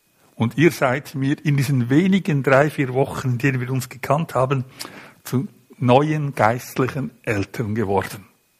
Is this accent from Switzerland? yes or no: yes; Zug, Switzerland; der durchschnittliche Mensch in Zürich oder in Zug, wo ich herkomme, bei dem hat Gott keinen Platz im Leben.